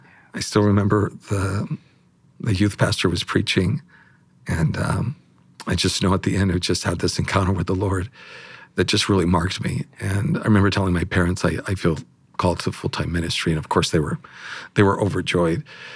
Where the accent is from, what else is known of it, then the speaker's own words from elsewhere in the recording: Las Palmas, Canary Islands, Spain; growing up in Spain, the school that I went to, it was called the American School of Las Palmas.